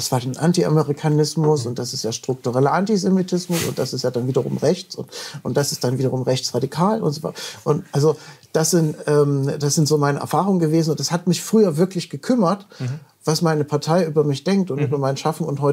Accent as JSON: {"language": "German", "region": "East Germany", "country": "Germany", "said": "gewisse Ideale, die wir alle als Ostdeutsche in der Schule gelernt haben"}